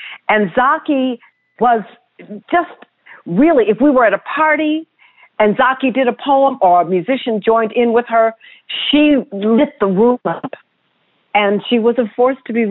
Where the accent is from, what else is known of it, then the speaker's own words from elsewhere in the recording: Detroit, Michigan, United States; In fact, I'm from Detroit originally